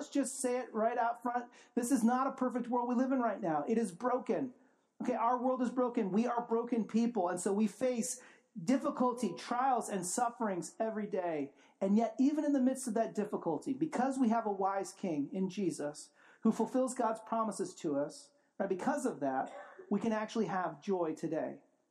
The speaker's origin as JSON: {"language": "English", "region": "California", "country": "United States", "tie": "born or raised there", "said": "But I grew up in California"}